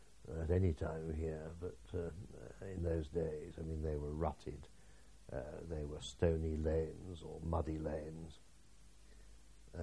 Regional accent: East Midlands, United Kingdom; And having been accustomed to growing up in Lincolnshire with a certain amount of flatness, this all seemed homely to me compared with the mountains.

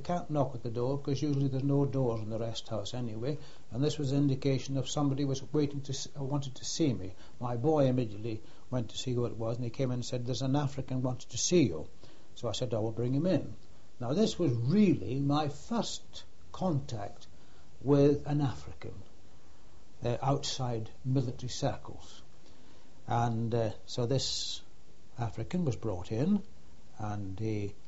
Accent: Scotland, United Kingdom; because in the north of Scotland we were Church of England or Presbyterians, and that was that in my hometown.

